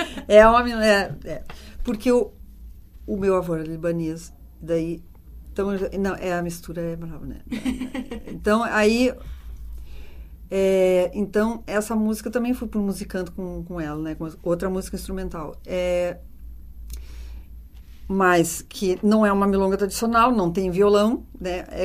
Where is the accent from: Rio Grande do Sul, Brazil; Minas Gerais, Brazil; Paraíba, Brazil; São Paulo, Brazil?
Rio Grande do Sul, Brazil; Nova Prata; eu nasci na serra aqui, né? Que é Nova Prata, não sou assim do campo, lá da região da campanha, não. Mas, né? Afinal de contas, sou gaúcha.